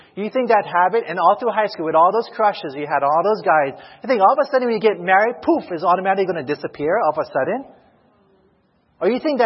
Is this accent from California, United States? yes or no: no; Hawaii, United States; I'm from Hawaii, by the way.